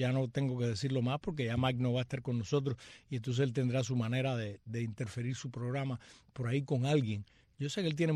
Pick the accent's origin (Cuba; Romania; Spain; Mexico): Cuba; somos nosotros los cubanos.